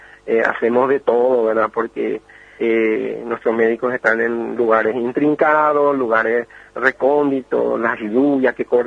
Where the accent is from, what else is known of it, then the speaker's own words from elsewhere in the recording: Puerto Antequera, San Pedro, Paraguay; permanentemente yo soy el que se queda, ¿verdad?, en mi pueblo, que es Puerto Antequera.